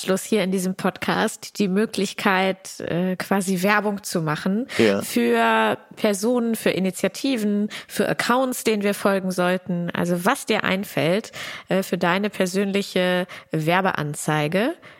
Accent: Hanover, Lower Saxony, Germany; Ich bin hier in meiner Heimatstadt in Hannover

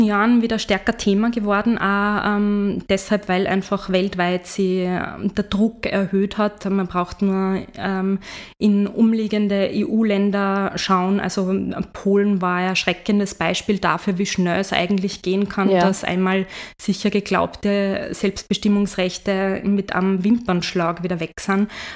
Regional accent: Salzburg, Austria; ich komme ursprünglich aus Salzburg, und wie ich groß geworden bin, in die Schule gegangen bin

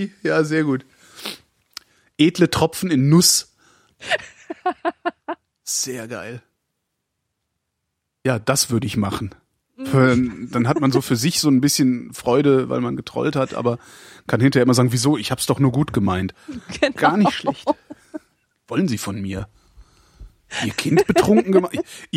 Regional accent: Rhineland, Germany; weil ich komme ja aus dem Rheinland.

